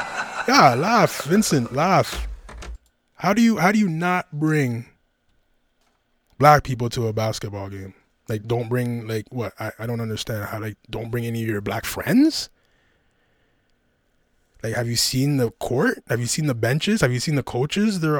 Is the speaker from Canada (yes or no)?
yes; Toronto, Ontario, Canada; they wear Toronto on their jersey, and I'm from Toronto, so it's kind of a good thing for us to get a little bit of exposure